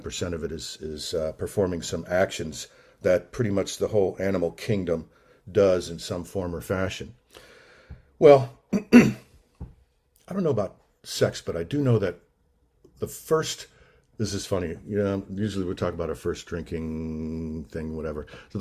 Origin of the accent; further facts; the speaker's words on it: Atlanta, Georgia, United States; from Atlanta … from Atlanta, and I'm very pleased to be here.